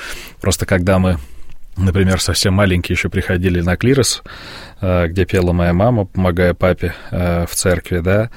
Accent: Tver, Tver Oblast, Russia; born there; Они сначала служили в Твери, я родился в Твери

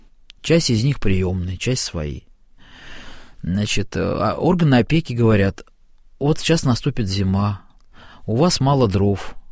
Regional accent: Ryazan, Ryazan Oblast, Russia; В Рязани, опять же, откуда я родом.

